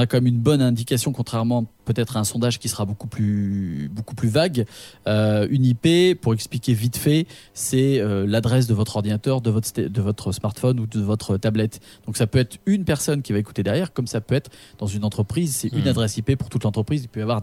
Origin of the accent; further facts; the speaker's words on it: Longessaigne, Auvergne-Rhône-Alpes, France; also born or lived in Lyon / Brignais; Je suis né à Lyon, du coup à Lyon 9e, jusqu'à l'âge de mes 2 ans. Je suis parti ensuite habiter à Brigné jusqu'à l'âge de mes 8-9 ans, si je me souviens bien. Et après, je suis arrivé à Longesaigne.